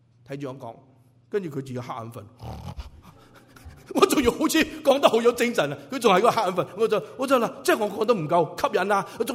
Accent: China; 我哋中国人咧，如果有丧家咧

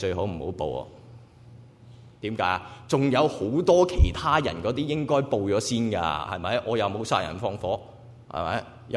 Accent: Hong Kong; 我細個喺香港最巴閉嘅嗰個，即係喺香港打劫嗰個案件

